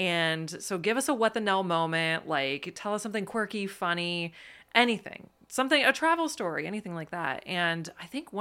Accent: Catonsville, Maryland, United States; also born or lived in Lebanon; Yeah, so I grew up in right outside of Baltimore, actually in a town called Catonsville, Maryland. And I originally so I was born in Lebanon.

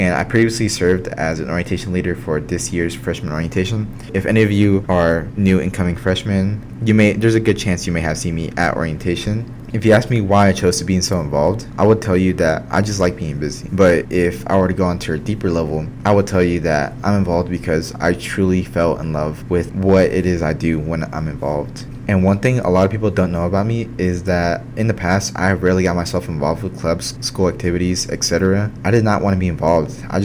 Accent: Warren, Arkansas, United States; My hometown is Warren, Arkansas.

